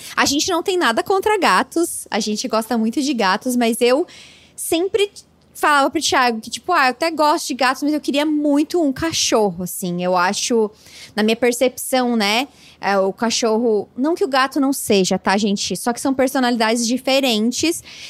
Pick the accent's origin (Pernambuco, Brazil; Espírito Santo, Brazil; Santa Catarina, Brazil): Santa Catarina, Brazil; Eu sou do interior de Santa Catarina, né?